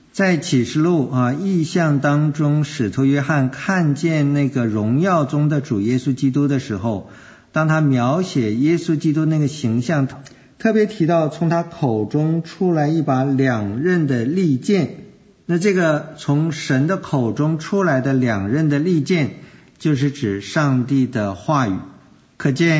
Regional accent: Harbin, Heilongjiang, China; 这让我想起小的时候在哈尔滨的经历。那哈尔滨呢是冬天非常冷的地方，每一年呢都会下很大的雪。

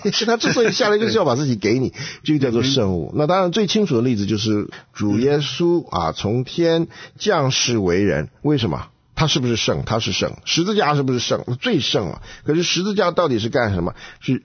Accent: China

